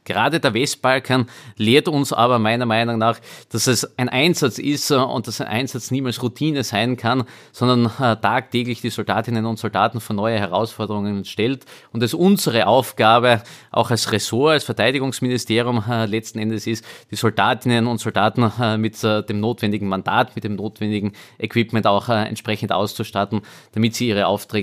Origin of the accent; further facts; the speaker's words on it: Austria; wir sind ja auch, so ehrlich muss man sein, als Österreicher ein Profiteur von diesen Entwicklungen